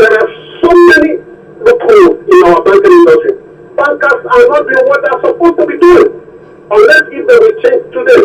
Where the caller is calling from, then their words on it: Lagos, Nigeria; Calling from Lagos City, Okota.